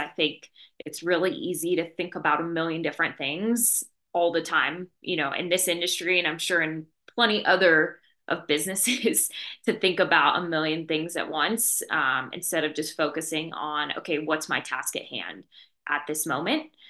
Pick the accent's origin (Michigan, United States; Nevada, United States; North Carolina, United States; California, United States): Nevada, United States; Las Vegas; especially because I'm from Las Vegas.